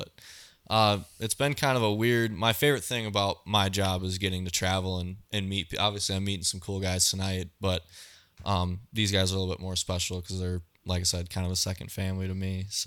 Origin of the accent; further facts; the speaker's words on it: Wisconsin, United States; So yeah, I grew up in Southwest Wisconsin, so I'm a little bit out of my element down here sometimes.